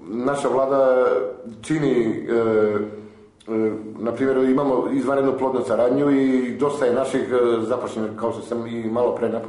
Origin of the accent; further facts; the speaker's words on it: North Macedonia; to se na republičkom nivou dole kod nas u Makedoniji